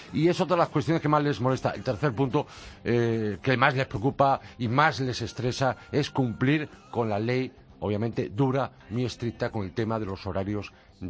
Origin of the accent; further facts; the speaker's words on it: Galicia, Spain; ese marisco de mi tierra, ya. De Galicia